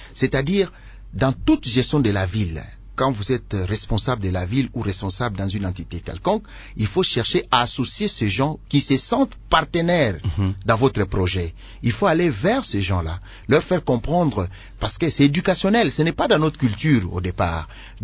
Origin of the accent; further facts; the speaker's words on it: Kinshasa, DR Congo; Vous savez, on a grandi à Kinshasa.